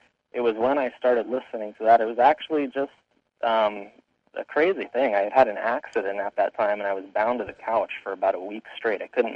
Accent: Arizona, United States; So other than that, I'm a native from Arizona, born and raised.

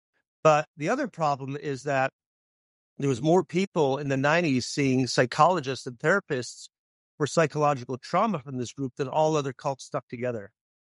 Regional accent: Eastern Canada, Canada; I'm from Eastern Canada.

